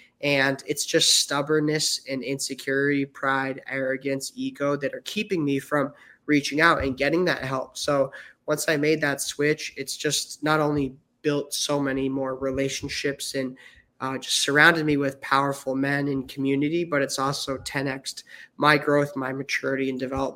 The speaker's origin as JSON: {"language": "English", "region": "Massachusetts", "country": "United States", "said": "I'm from Massachusetts and played football my whole life"}